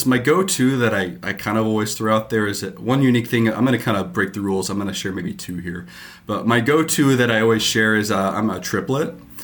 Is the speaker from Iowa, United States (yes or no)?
yes; Pella, Iowa, United States; Yeah, so I grew up in the Pella area. So people tend to know where Pella, Iowa is, but you might not know the surrounding towns of like Linville or Sully or so.